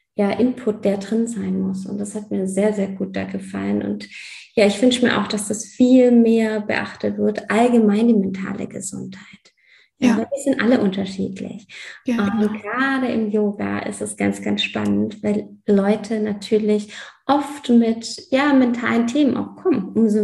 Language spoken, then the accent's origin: German; Australia; now in Germany; Bei uns in Australien wurde da so viel Wert drauf gelegt. Und dann bin ich mal hier in eine Yogastunde gegangen und bin erstmal, hatte so einen kleinen Kulturschock tatsächlich